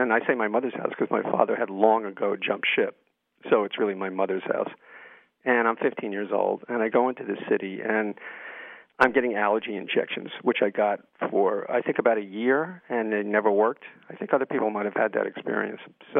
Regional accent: New York, United States; born there; But by the time I did that, I was still a hick going into the city, even though I was born in New York.

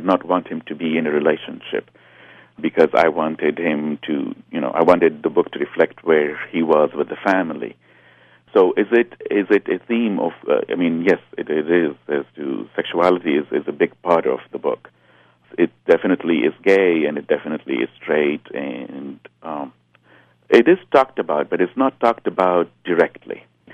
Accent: Lebanon; now in United States; So that even, whether I had stayed in Lebanon or left, or whether, I am an American

